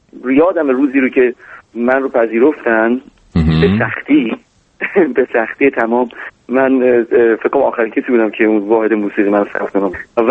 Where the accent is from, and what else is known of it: Tehran, Tehran Province, Iran; born there